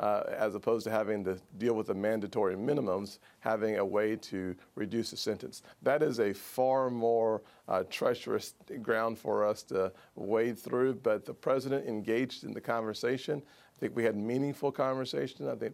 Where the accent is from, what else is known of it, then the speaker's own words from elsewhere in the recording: United States; I am not first a Republican, I'm first an American